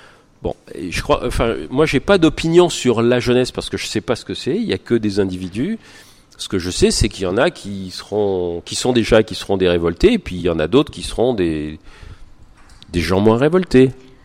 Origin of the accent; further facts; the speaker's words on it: France; moved away; Non, j'ai pas quitté la France par rejet de la France, j'ai quitté la France parce que je voulais enseigner.